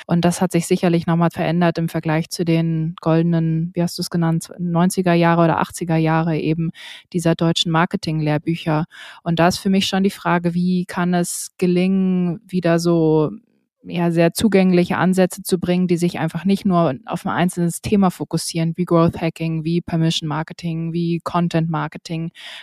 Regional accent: Vienna, Austria; Und damit bin ich wiederum in Wien groß geworden

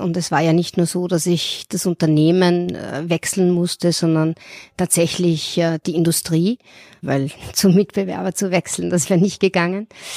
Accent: Vienna, Austria; now in Munich, Germany; Ich bin seit 4 Jahren jetzt in München, aber eigentlich gebürtige Wienerin

